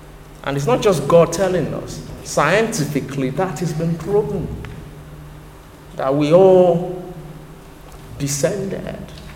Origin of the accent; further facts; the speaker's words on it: Nigeria; As an African, as a West African, as a Nigerian, it concerns me